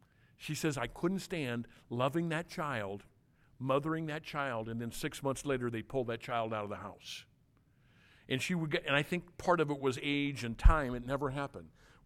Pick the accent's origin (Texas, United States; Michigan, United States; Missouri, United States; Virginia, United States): Missouri, United States; St. Louis; And I was born, and I was born in St. Louis. And then, in 1960, my little sister was born. Well, we grew up eventually.